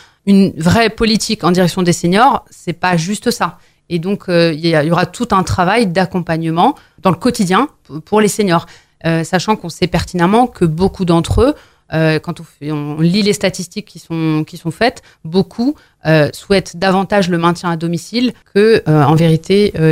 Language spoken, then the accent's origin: French; Mantes-la-Jolie, Île-de-France, France; j'ai grandi au Val-Fouré. Quand on grandit dans un des quartiers réputés les plus difficiles du Val-Fouré